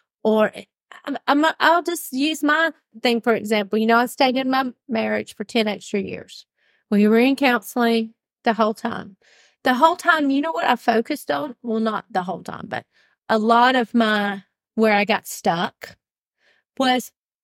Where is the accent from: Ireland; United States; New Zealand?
Ireland; I don't know if it's because I'm Irish or stubborn or just because of my type A personality